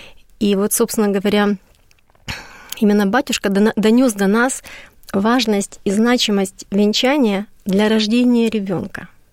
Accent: Kyiv, Ukraine; Нет, я была киевлянка

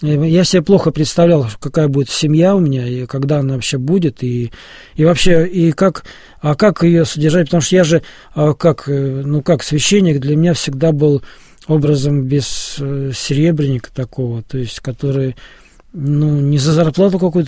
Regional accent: Moscow, Russia; я, хотя сам из Москвы

